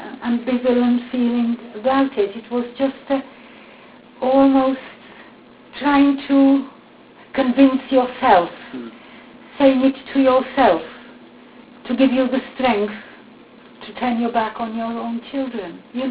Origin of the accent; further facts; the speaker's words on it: Central Bohemian Region, Czechia; English is a second language; You know, if I go to my hometown, which is outside Prague, they still use exactly the same trains as when I was, you know, 10 years old.